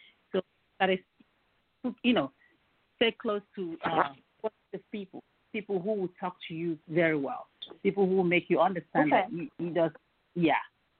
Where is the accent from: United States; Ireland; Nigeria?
Nigeria; And then I'm from Nigeria.